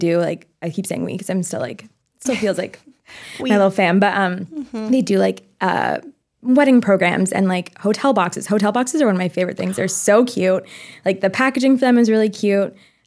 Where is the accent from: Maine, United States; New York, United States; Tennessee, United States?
Maine, United States; I'm from Maine originally, mm-hmm. And my family still lives there.